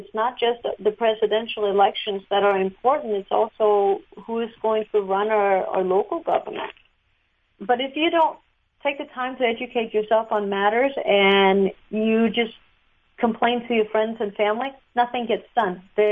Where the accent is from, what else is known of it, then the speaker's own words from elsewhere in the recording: Denmark; moved away as an adult; also born or lived in Italy; now in United States; I grew up in Denmark, just as you said, and have lived 2 years in Italy.